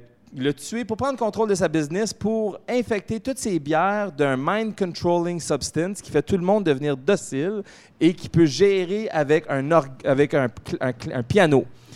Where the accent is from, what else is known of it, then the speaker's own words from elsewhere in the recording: Quebec, Canada; En tant que Français canadien, oui.